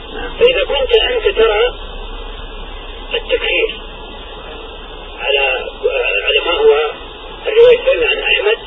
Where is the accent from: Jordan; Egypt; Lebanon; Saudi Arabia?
Saudi Arabia; ونحن الآن عندنا في السعودية